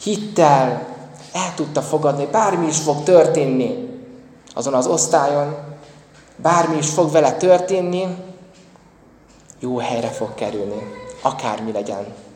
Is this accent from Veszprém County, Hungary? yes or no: no; Nyíregyháza, Szabolcs-Szatmár-Bereg, Hungary; Október 31-én Nyíregyházán, a szülővárosomban